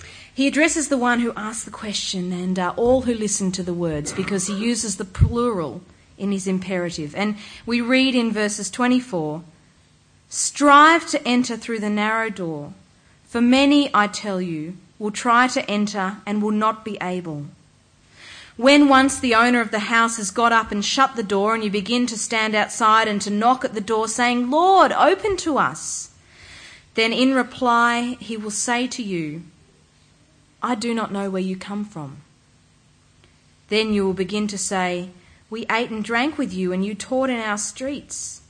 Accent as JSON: {"language": "English", "town": "Melbourne", "region": "Victoria", "country": "Australia", "tie": "born or raised there", "said": "Well, growing up in Melbourne, no summer holidays were complete without the footage on the TV news"}